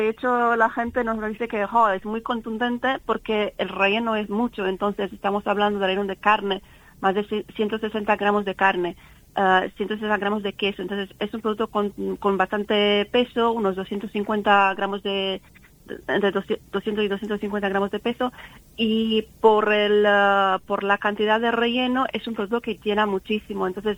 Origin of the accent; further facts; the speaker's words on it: south, Romania; Spanish is a second language; now in Madrid, Spain; yo soy del sur de Rumanía, que básicamente es la región de los Balcanes